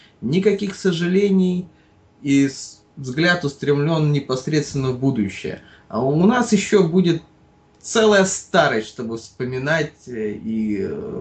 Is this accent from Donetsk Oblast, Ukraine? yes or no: no; Odesa, Odesa Oblast, Ukraine; В Одессе, я стопроцентный одессит.